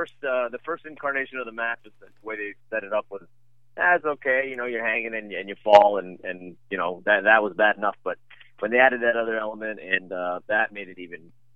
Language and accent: English; Washington, District of Columbia, United States; say the Redskins or the Nationals because it's my hometown.